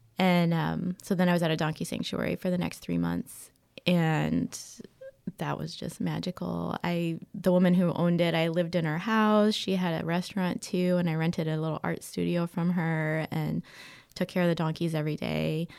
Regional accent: Ohio, United States; I grew up in Ohio, and there's these little fuzzy caterpillars that we called Woolly Bears.

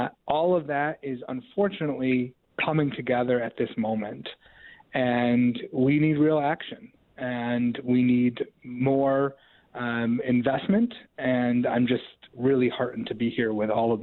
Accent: Rochester, New York, United States; You know, this is my hometown. I grew up here, and I'm just so frustrated and sad. You know, I'm new to the legislature, but I'm not new to Rochester.

